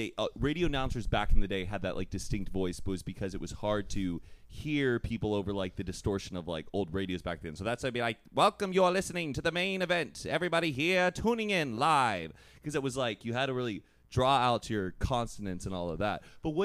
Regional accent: Dallas, Texas, United States; I mean, my heart's in Texas, but I always feel like I'm the worst kind of Texan.

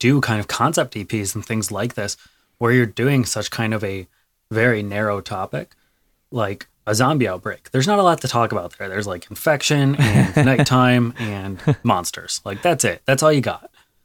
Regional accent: Michigan, United States; I'm from Michigan. I can't help but hate on Ohio.

